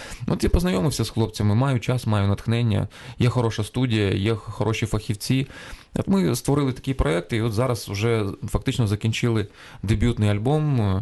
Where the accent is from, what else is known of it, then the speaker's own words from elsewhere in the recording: Lutsk, Volyn Oblast, Ukraine; Я просто зараз уже там майже 4 роки живу в Луцьку переважно. Це моє рідне місто.